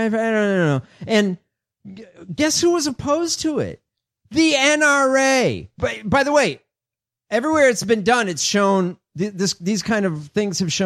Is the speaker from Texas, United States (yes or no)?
no; Illinois, United States; I grew up outside of Chicago.